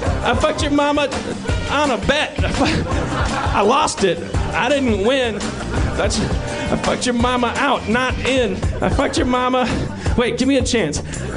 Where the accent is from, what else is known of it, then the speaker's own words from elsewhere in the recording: the South, United States; I grew up in the South